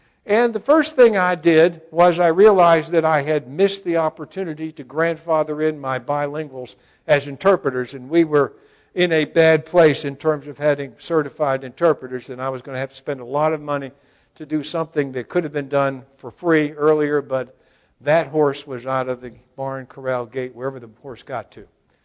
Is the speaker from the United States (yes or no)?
yes; Pasadena, Texas, United States; I'm from Pasadena, Texas. And I will tell you that there are days when I speak more Spanish than I do English.